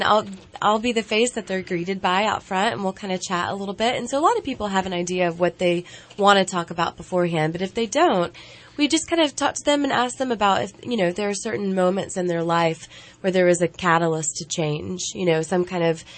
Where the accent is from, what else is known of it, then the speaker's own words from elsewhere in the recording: Texas, United States; also born or lived in Colorado, United States / Maui, United States; now in New York, United States; Yep. Born and raised in Texas. Yeah. Lived in Colorado, lived in Maui for a year, Hawaii, and then I've been in New York for a little bit over 4 years.